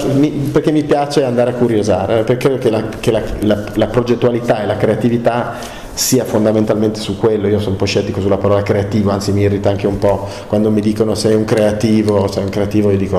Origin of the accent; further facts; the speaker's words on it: Turin, Piedmont, Italy; moved away as an adult; now in Milan, Italy; Io sono venuto a Milano nel 85 perché sono di Torino, sono emigrato qua